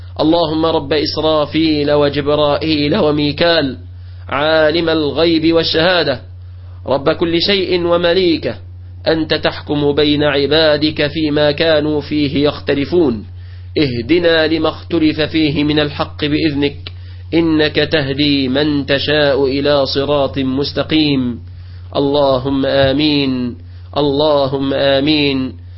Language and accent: Arabic; Egypt